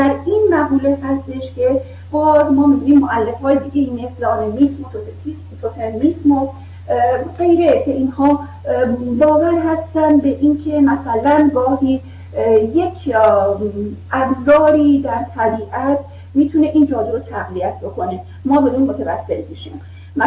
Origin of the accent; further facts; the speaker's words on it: Iran; ما که ایرانی هستیم و بر ایرانی بودن خودمون میبالیم